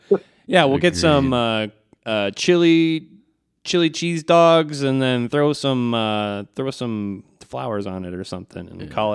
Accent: Jacksonville, Illinois, United States; I used to drive through Alto all the time, actually, on my way from my hometown. I grew up in Jacksonville, Illinois.

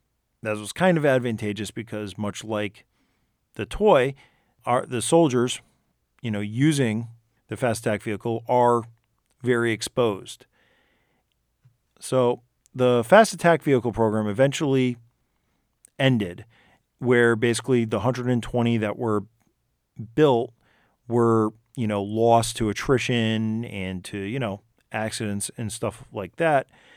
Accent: Northeast, United States; I'm from the Northeast and we do have some short tracks up here.

